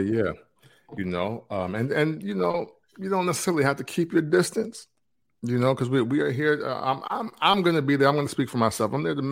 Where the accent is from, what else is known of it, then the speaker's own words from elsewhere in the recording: Freeport, Illinois, United States; also born or lived in Indianapolis; now in Nashville, United States; it's like my third home, fourth if you count like suburbs of Chicago, because I'm from Freeport.